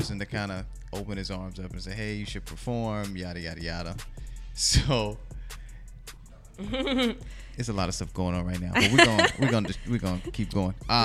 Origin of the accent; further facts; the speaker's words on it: Richmond, Virginia, United States; now in Philadelphia, United States; I'm from Richmond, VA.